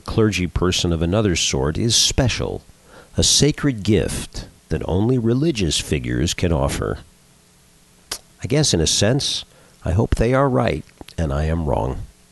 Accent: Los Angeles, California, United States; You'll explain the difference because obviously, even though I'm from Los Angeles, that doesn't mean I understand it.

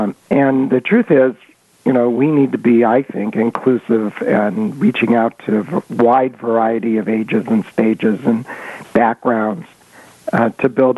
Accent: Omaha, Nebraska, United States; Hey, I'm from Omaha.

